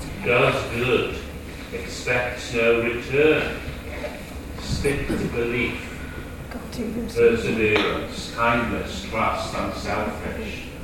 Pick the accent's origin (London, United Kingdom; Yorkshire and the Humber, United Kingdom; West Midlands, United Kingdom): London, United Kingdom; Addiscombe; Norman Cooper was the vicar in the church that I grew up in Addiscombe